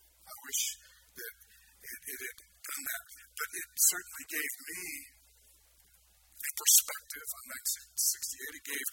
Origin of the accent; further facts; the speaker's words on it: Bisbee, Arizona, United States; I just moved from my hometown, this big, huge move, 24 miles away to another town.